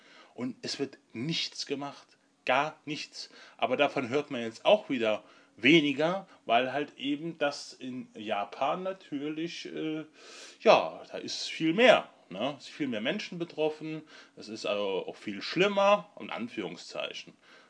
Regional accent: Trier, Rhineland-Palatinate, Germany; Und in der Region Trier, wo ich herkomme, sind eigentlich nicht direkt die deutschen AKWs, die eine Bedrohung darstellen

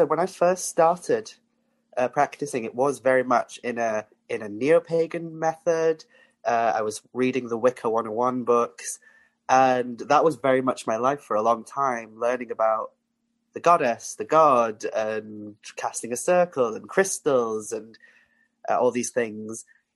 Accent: Wales, United Kingdom; growing up on Anglesey, I was surrounded by circles of stone and standing stones and chambered

